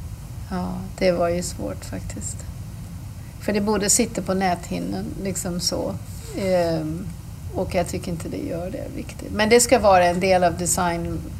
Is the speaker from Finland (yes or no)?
no; the West, United States; Swedish is a second language; now in Sweden; jag är uppvuxen i glesbygd i västra USA